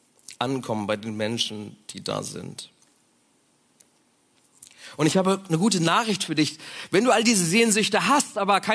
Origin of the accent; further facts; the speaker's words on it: Bremen, Germany; Ich bin behütet aufgewachsen in Bremen-Habenhausen, da ist die Welt noch in Ordnung.